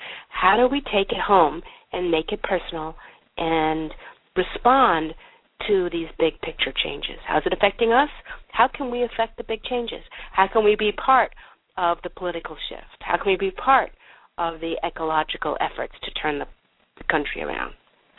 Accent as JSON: {"language": "English", "region": "New Mexico", "country": "United States", "tie": "born or raised there", "said": "I'm thinking of my home state of New Mexico right now, which has fires in every corner."}